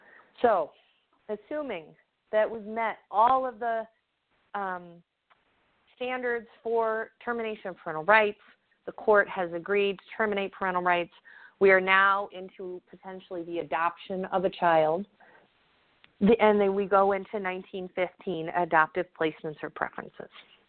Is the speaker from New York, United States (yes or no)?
no; Michigan, United States; I keep referencing Michigan because I am from Michigan